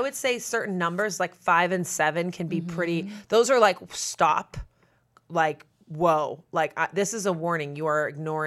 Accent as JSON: {"language": "English", "region": "Massachusetts", "country": "United States", "tie": "born or raised there", "said": "I'm from Massachusetts, very close to Salem. Like, I grew up in spooky Massachusetts with like fog over the ocean."}